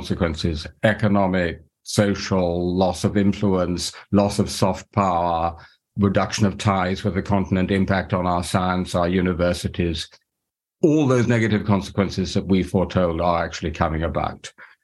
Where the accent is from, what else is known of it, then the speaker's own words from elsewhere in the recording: United Kingdom; as a Brit